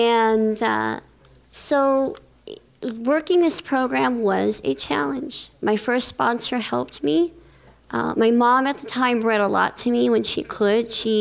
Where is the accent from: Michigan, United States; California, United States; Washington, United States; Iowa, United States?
California, United States; Los Angeles; I'm a grateful compulsive eater, and I want to thank Paula, Ann, and Jan. And let's see, I'm from Los Angeles